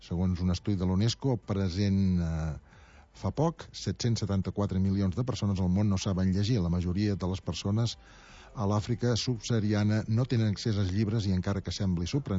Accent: Catalonia, Spain; però som els catalans, els que fem la festa

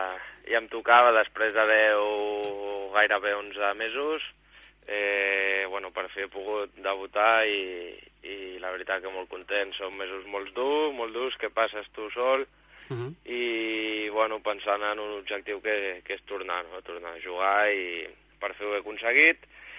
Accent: Barcelona, Catalonia, Spain; jo soc de Barcelona, he jugat sempre a Barcelona

